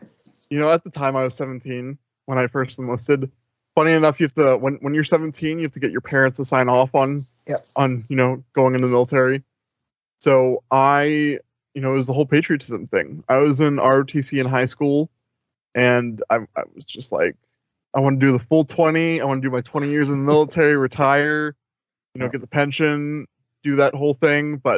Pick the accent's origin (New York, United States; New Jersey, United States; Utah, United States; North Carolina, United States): North Carolina, United States; Matthews; moved away as an adult; also born or lived in Baltimore, Maryland; But yeah, so I moved from Baltimore, Maryland when I was like 3 to Matthews, North Carolina. And that's where I, you know, I grew up until I was 18 and I left for the Army.